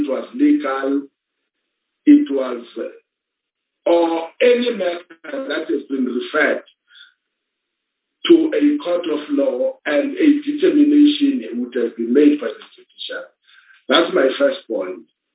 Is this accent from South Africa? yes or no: yes; South Africa; Then it means I'm failing first on my duty as a South African citizen